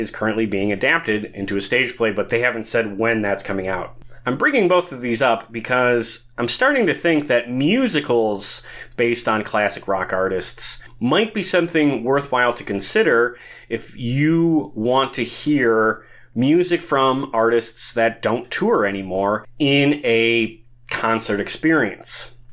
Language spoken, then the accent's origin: English; Milwaukee, Wisconsin, United States; In fact, I'm going to absolutely see it again when it plays my hometown of Milwaukee in April.